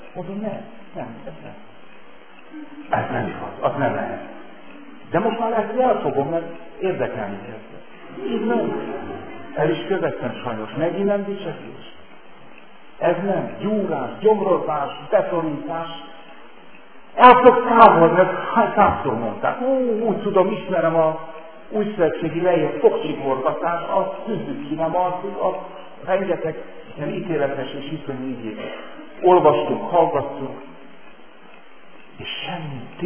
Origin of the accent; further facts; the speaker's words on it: Viharsarok, Hungary; kitték és megyében, ahol felnőttem, nem véletlenül azt nevezett viharsaroknak